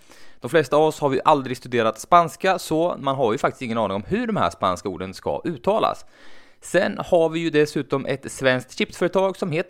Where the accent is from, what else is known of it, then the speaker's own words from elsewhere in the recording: Sweden; jag sa det att jag är ju från Sverige.